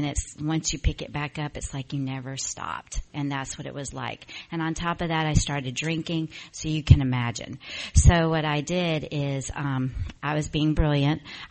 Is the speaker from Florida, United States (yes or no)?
no; Atlanta, Georgia, United States; I always was afraid of L.A. I'm from Atlanta.